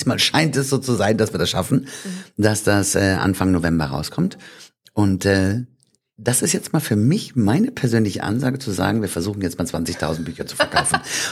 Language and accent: German; Hamm, North Rhine-Westphalia, Germany; Ist ja meine alte Heimat. Ich komme aus Hamm-Westfalen.